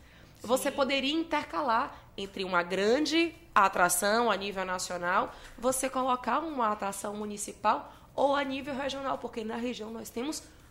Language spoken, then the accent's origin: Portuguese; Cachoeira, Bahia, Brazil; Eu venho de Cachoeira, Recôncavo Baiano.